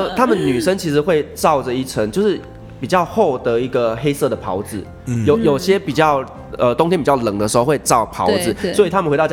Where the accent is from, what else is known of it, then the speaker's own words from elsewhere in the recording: Taiwan; 我得说哦，我们台湾人真的是到哪里都表现得很好。